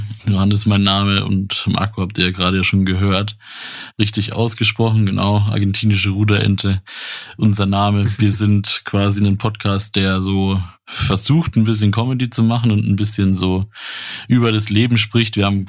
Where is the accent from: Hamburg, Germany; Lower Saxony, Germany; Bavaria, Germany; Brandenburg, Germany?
Bavaria, Germany; Ansonsten kommen wir beide eigentlich aus dem Süden, also aus Nürnberger Gegend, Nürnberger Land.